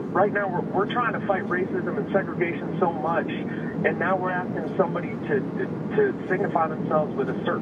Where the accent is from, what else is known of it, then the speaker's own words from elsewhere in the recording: Knoxville, Tennessee, United States; I'm a white guy. I grew up in Knoxville, Tennessee, down from K&S